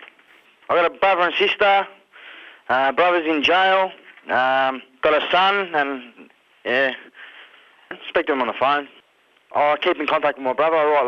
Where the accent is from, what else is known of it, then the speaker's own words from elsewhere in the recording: Tasmania, Australia; I'm from Tasmania, Pauwai.